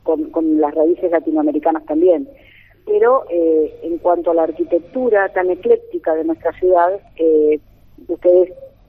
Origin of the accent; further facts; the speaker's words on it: Buenos Aires, Argentina; A nosotros se nos llama porteños por vivir cerca del puerto.